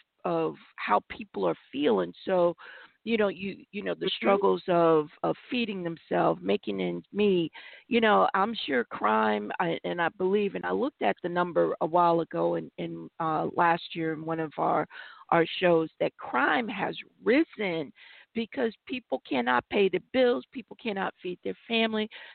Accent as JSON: {"language": "English", "region": "Connecticut", "country": "United States", "tie": "born or raised there", "said": "I grew up in Connecticut, and so close into New York is my hometown."}